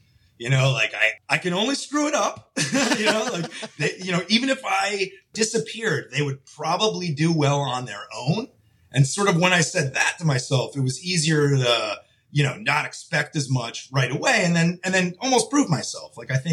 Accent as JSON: {"language": "English", "region": "New York", "country": "United States", "lives_now": "Los Angeles, United States", "said": "I'm from New York."}